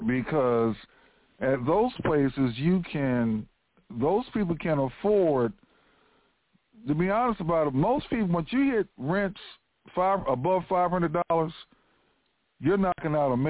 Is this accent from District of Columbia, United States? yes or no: yes; Washington, District of Columbia, United States; I'm originally from Washington, D.C., and I still have a house in Washington, D.C.